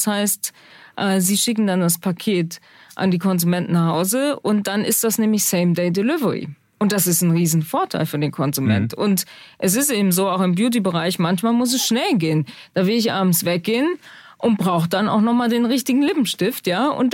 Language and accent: German; Rhineland, Germany; Dann denkt man als Rheinländerin, hier kommt gleich ein Karnevalszug, ja.